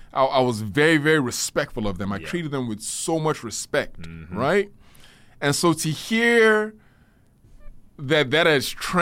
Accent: Nigeria; when I was a kid, mm-hmm. like growing up in Nigeria, we grew up around, like, my father was well off, right?

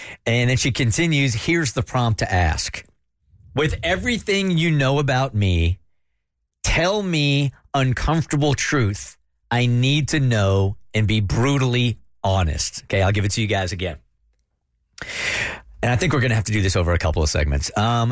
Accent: Atlanta, Georgia, United States; I'm from Atlanta and I have a syndicated radio show called The Burt Show.

